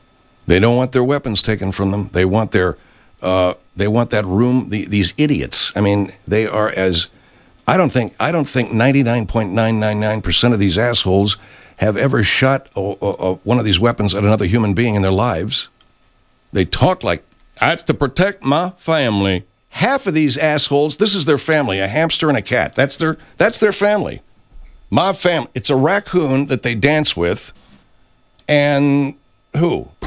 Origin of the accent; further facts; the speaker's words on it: United States; I'm an American.